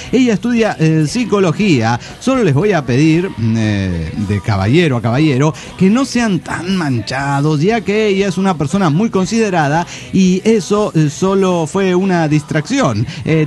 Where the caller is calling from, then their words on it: Guadalajara, Jalisco, Mexico; de Guadalajara, Jalisco, México.